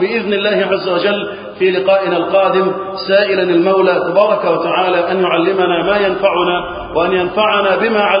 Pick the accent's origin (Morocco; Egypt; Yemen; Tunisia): Egypt; اللهم اجعل بلدنا مصر وسائر بلاد المسلمين أمنا أمانا رخاء يا رب العالمين.